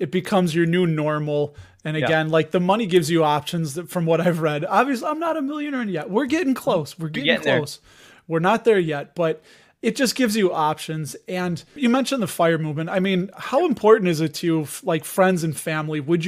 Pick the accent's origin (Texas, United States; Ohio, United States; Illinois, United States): Illinois, United States; Chicago; I mean, you guys know I'm from Chicago